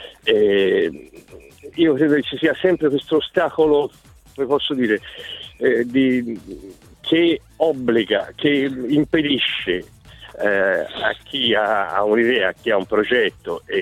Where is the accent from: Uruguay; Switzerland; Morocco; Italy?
Italy; Tuscany; Io sono di Firenze per caso, nel senso sono nato a Firenze, ma io sono un paese vicino a Firenze. E credo che buona parte in questa città, dove io comunque vivo da 30 anni, anzi di più